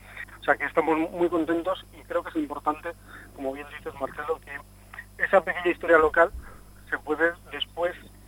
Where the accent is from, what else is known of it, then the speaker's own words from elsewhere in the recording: Barakaldo, Basque Country, Spain; era una laguna a cubrir en la historiografía de mi pueblo, ¿no? En Baracaldo faltaba ese trocito de historia que me llamaba la atención.